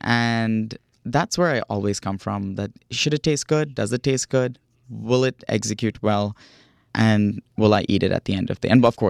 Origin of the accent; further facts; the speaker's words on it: India; It reminds me of some of the dishes that I grew up with in India